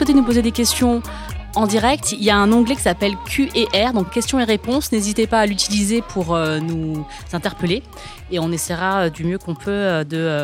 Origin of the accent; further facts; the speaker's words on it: France; moi, je vis en France, je suis née, j'ai grandi en France